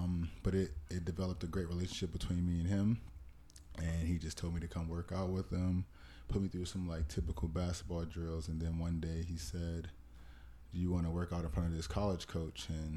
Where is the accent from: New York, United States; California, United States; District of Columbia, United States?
District of Columbia, United States; Washington; also born or lived in Prince George's County / Montgomery County; Originally from Washington, D.C., but I grew up all throughout that whole DMV area. I grew up in PG County. I spent like a year or two in Montgomery County, but mostly was in D.C.